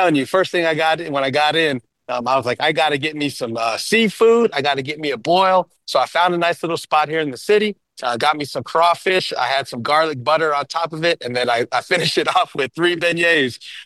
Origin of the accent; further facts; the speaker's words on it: San Diego, California, United States; I'm a Charger fan, born and raised in San Diego.